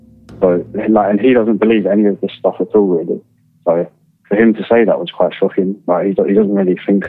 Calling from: United Kingdom; so I'm calling from the UK.

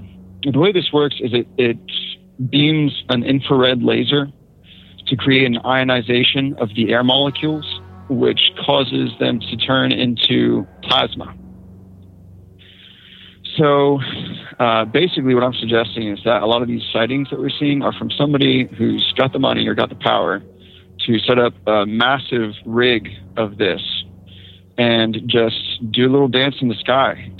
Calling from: Virginia, United States; Central Virginia.

